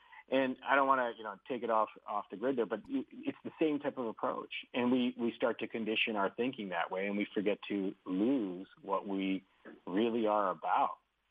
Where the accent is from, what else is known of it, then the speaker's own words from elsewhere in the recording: Seattle, Washington, United States; I'm from the Seattle area, and, you know, I've known a lot of people that work at Starbucks